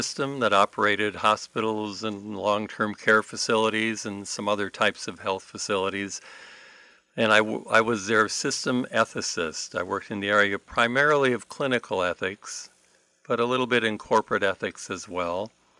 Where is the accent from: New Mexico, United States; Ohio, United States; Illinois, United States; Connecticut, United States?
Illinois, United States; Rockford; also born or lived in Glen Ellyn; Rockford, Illinois, about 90 miles northwest of Chicago.